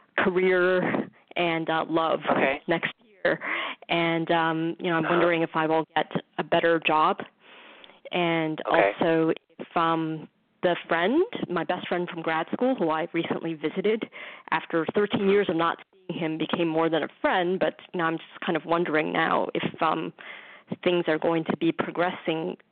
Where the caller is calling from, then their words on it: New York City, New York, United States; I'm calling from New York City.